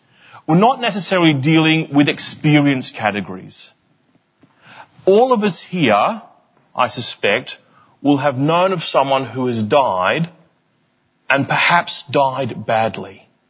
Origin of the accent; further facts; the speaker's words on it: England, United Kingdom; And I took great comfort from this because I'm English.